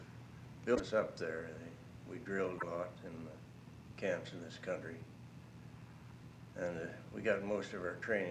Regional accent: Jefferson Township, Pennsylvania, United States; Well, I was born in Jefferson Township, Mercer County, Pennsylvania. I was raised on a farm where I started high school, and I went to high school in Newcastle, Pennsylvania.

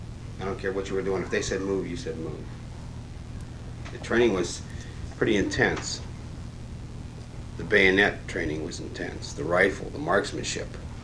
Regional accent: Youngstown, Ohio, United States; born there; I was born in Youngstown, Ohio on March 4th, 1947.

